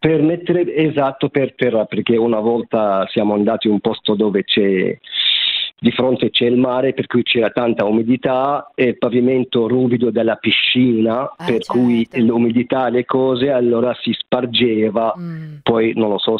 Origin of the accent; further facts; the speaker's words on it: Syria; now in Milan, Italy; Siriano, della Siria.